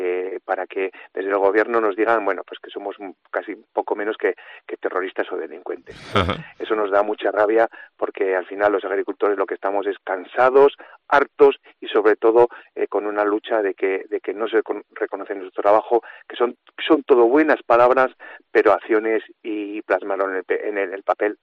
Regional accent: Navarre, Spain

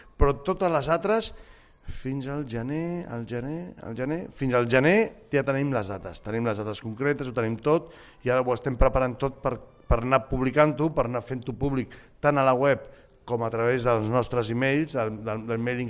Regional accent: Catalonia, Spain; i com a catalans o mediterranis cobreix moltes de les nostres curiositats i expectatives

